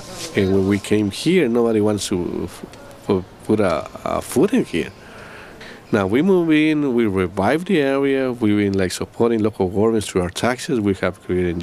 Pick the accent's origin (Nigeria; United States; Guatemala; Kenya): Guatemala; English is a second language; I'm from Guatemala.